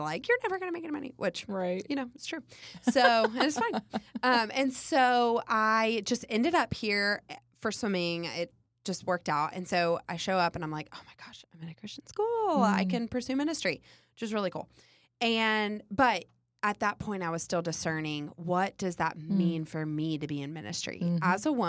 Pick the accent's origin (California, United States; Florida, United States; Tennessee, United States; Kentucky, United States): Kentucky, United States; Louisville; I'd never heard of Asbury, and I was from Louisville.